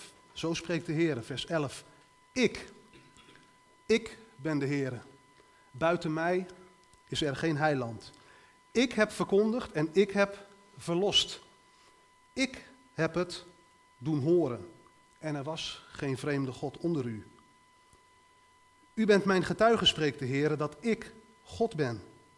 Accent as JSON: {"language": "Dutch", "town": "Leiden", "region": "South Holland", "country": "Netherlands", "tie": "born there", "said": "Geboren in Leiden. Ik ben niet van hier."}